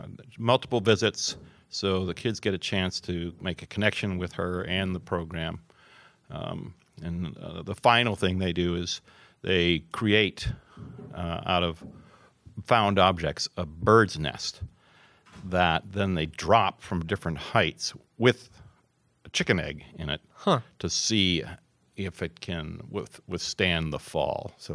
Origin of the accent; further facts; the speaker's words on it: Canton, Massachusetts, United States; my first introduction to Mass Audubon was when I was growing up in Canton, right next door in the town of Sharon.